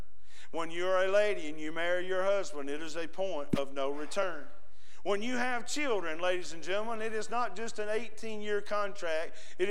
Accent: United States; return to Cleburne County, I used the same excuses. There's no way anybody will listen to me. It's my hometown. It's where I grew up.

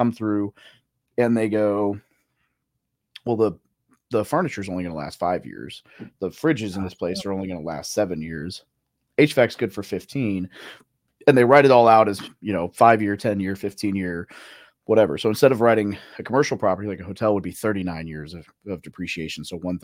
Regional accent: Arkansas, United States; Little Rock, Arkansas. Well, not Little even. Rock, little town that had a stop sign outside of Little Rock, Arkansas.

